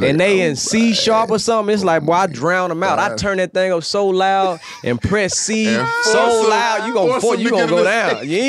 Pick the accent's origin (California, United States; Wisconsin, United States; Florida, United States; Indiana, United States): California, United States; San Francisco; also born or lived in Mississippi / San Diego; people ask where I'm from. I say the Bay Area because after I moved from Mississippi, we moved to San Diego. stayed there for a little while. Went to middle school, first year of high school. Then I moved to San Francisco.